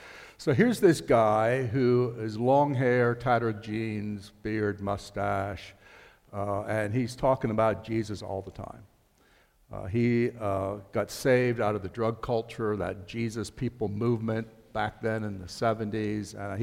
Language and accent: English; Ephrata, Pennsylvania, United States; So anyway, we live in Akron, Pennsylvania, just north of Ephrata. I grew up in the Ephrata area.